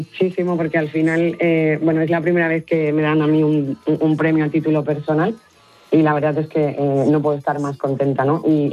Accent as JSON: {"language": "Spanish", "town": "Sant Joan", "region": "Balearic Islands", "country": "Spain", "tie": "born or raised there", "said": "aquí ahora han empezado las de mi pueblo, las de San Juan, que son unas fiestas con espectáculos preciosos de luces y colores"}